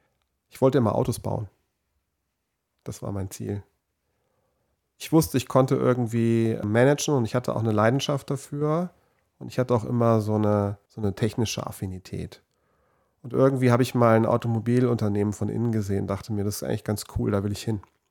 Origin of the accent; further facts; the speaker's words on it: Darmstadt, Hesse, Germany; Also ich bin in der Region einfach hängen geblieben. Gebürtig komme ich aus Darmstadt. Insofern, das war fast schon geplant, sage ich mal, dass ich in Würzburg studiert habe.